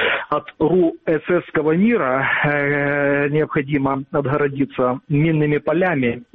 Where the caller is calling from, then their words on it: Kharkiv, Kharkiv Oblast, Ukraine; город Харьков.